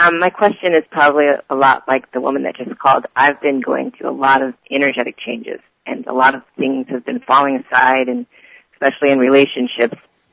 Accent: Los Angeles, California, United States; I'm actually from Los Angeles.

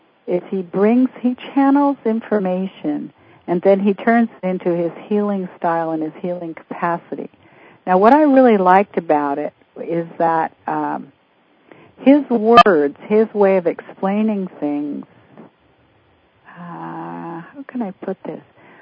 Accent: Vancouver, British Columbia, Canada; Well, I used to be from Vancouver.

